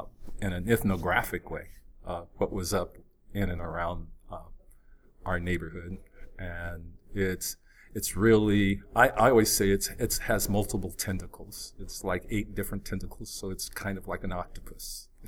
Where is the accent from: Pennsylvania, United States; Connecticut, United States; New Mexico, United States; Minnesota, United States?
New Mexico, United States; now in Los Angeles, United States; And I'm from New Mexico. So when I went to a predominantly Black college as a teacher, it really amazed me.